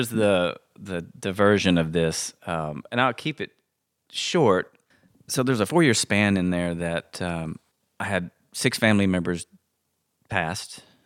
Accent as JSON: {"language": "English", "town": "Livingston", "region": "Texas", "country": "United States", "said": "And I'm from Livingston, just around the corner."}